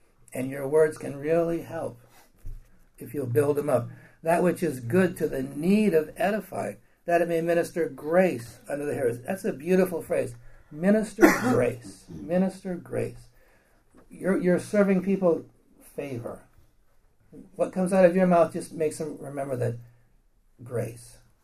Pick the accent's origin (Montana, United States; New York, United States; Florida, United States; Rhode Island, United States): Montana, United States; But that's just my opinion. Because I'm from Montana.